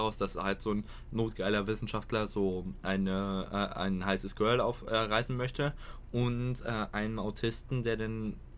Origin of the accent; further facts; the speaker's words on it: Germany; Vermutlich auch, weil ich natürlich Deutscher bin, aber...